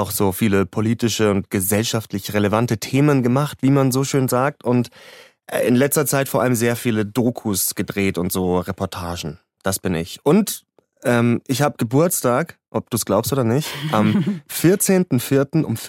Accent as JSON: {"language": "German", "region": "Bavaria", "country": "Germany", "said": "Ich komme aus Bayern"}